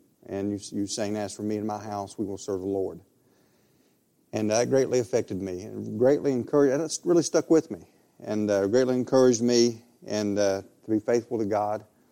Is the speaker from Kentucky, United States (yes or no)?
yes; Ashland, Kentucky, United States; now in Ohio, United States; Of course, I'm originally from Ashland, Kentucky, and we're thankful to get to be here.